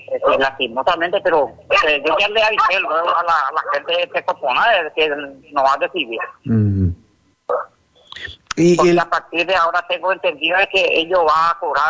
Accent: Paraguay; como paraguayo, me gusta solo guaraní.

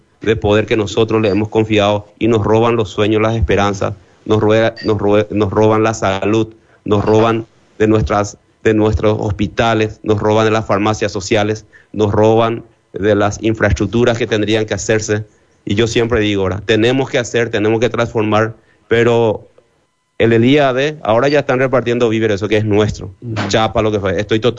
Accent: Paraguay; tenemos que darle una lección de cátedra a los corruptos, y tenemos que ganar como paraguayos.

